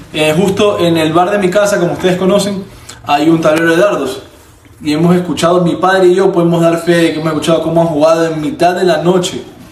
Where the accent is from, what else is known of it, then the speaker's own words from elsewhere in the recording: Venezuela; Yo soy venezolano que está en mi